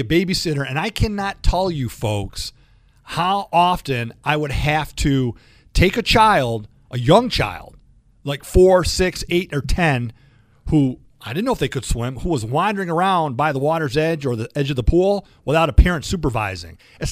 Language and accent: English; Oak Park, Illinois, United States; Actually, I grew up in Oak Park.